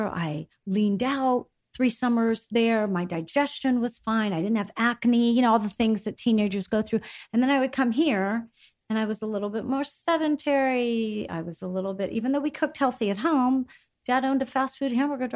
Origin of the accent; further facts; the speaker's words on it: Greece; And now I circle back to eating the exact same way that I was eating growing up in Greece.